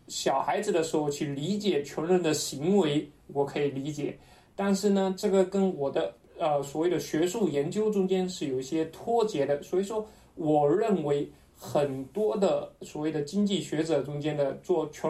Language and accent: Chinese; China; 我是在国内一个县城里面长大的然后我的爷爷奶奶是从农村里面出来的